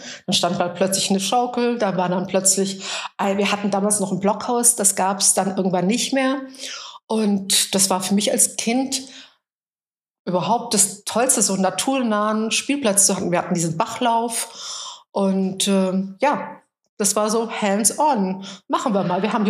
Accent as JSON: {"language": "German", "town": "Friedrichsdorf", "region": "Hesse", "country": "Germany", "tie": "born or raised there", "said": "Also ich bin zwar nicht in Friedrichsdorf geboren, aber aufgewachsen. Meine Eltern sind Ende der 60er Jahre in den Damwald gezogen, als erstes Haus dort."}